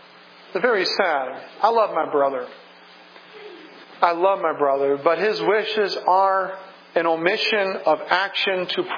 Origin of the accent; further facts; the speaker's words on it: the South, United States; I grew up in the South. And I heard my family members all the time say things like, I reckon.